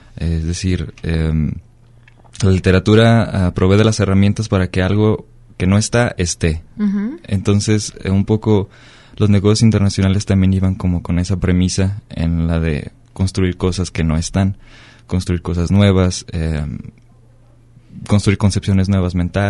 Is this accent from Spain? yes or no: no; Mexico; nuestro mundo cultural, como mexicanos